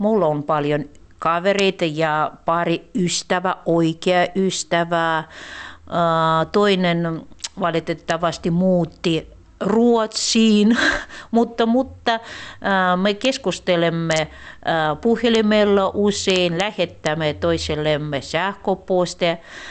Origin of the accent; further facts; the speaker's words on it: Russia; Finnish is a second language; Ei, minä olen oikea venäläinen, mä sanoisin näin. Mun vanhemmat ja vanhemmat olivat venäläisiä.